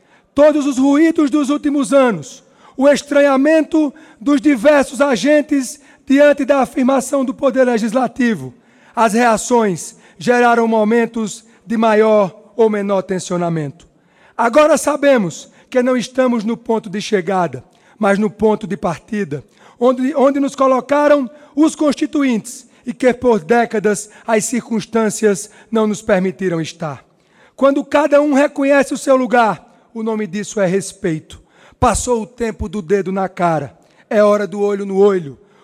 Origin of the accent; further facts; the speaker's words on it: Patos, Paraíba, Brazil; venho da minha amada Paraíba e a minha amada Patos. A minha terra é o meu barro.